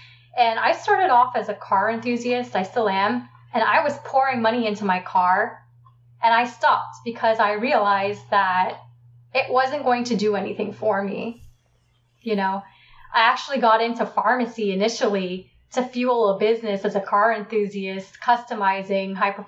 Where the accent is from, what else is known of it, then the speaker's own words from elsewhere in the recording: Trinidad & Tobago; I'm from Trinidad and Tobago in the West Indies. It's the last of the Caribbean islands, right before Venezuela.